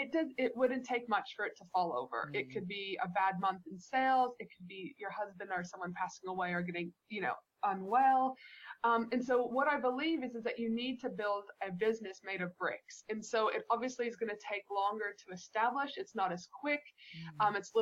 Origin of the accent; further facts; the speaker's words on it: Canada; when I was a child growing up in Canada